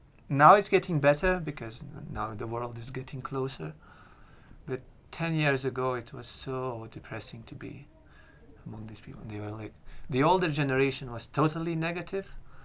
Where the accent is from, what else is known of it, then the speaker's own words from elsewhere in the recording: Lithuania; Lithuania.